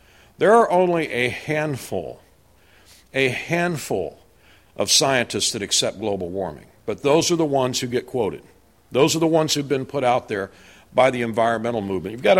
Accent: United States; Just very comfortable being in India as an American. Very welcome.

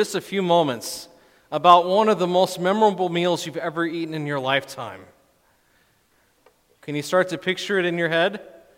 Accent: Claremont, California, United States; a place where I grew up in Claremont, California.

